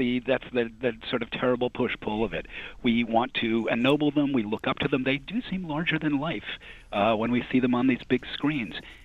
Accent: New York City, New York, United States; You know, being a New Yorker and also living at that point three blocks from where … was killed

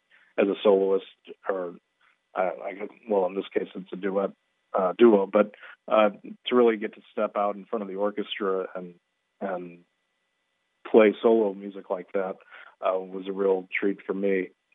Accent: St. Louis, Missouri, United States; I'm originally from St. Louis, so it's always nice to come back to Missouri during the summer and be close to family and friends in St. Louis.

